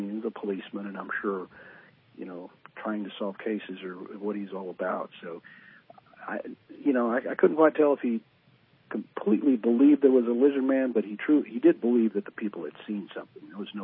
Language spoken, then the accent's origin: English; Texas, United States; And I'm from Texas, and, Louisiana's not far.